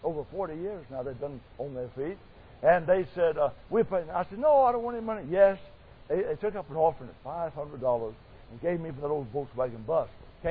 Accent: Georgia, United States; I'm from Georgia.

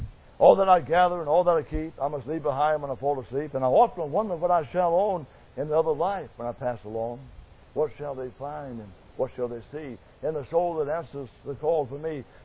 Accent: Georgia, United States; I'm from Georgia.

